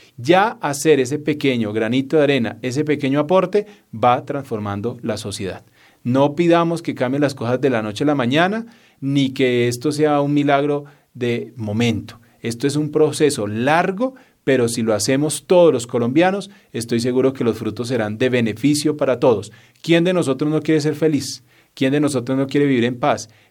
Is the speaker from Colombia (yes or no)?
yes; Colombia; Esa es la gran responsabilidad que tenemos nosotros hoy como colombianos, dar ese primer paso para construir esa nueva patria.